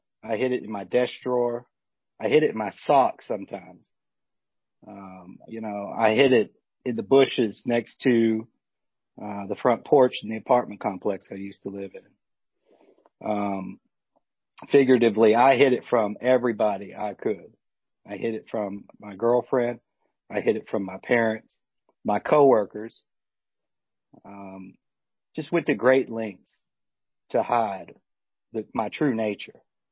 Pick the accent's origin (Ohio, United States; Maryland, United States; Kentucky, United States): Kentucky, United States; Sturgis; growing up in Sturgis, Kentucky back in the 80s was just a real peaceful experience.